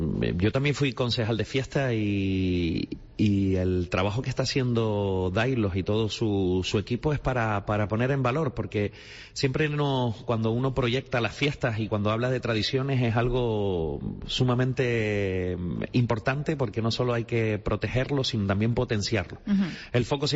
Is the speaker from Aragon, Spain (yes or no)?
no; Canary Islands, Spain; nosotros como canarios